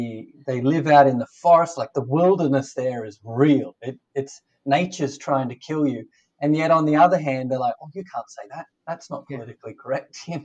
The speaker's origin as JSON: {"language": "English", "country": "Australia", "also_born_or_lived": "Canada", "moved": "yes", "lives_now": "Sheerness, United Kingdom", "said": "I live in Sheerness, down the southeast coast of the UK. I'm originally from Australia. I've also lived in Canada. Right now, at this point in our life, we are living in the UK."}